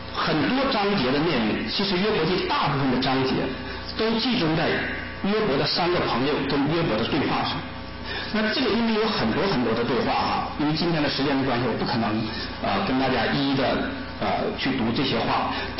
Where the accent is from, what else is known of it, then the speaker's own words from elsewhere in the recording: China; 善有善报，恶有恶报，我们中国人还讲不是不报，时候未到啊。